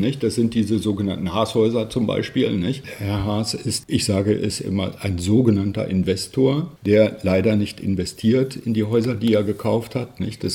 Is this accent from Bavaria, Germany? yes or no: yes; Munich, Bavaria, Germany; also ich bin ein Münchner Kind. Meine Frau und ich haben hier eigenes Immobilienvermögen in der Innenstadt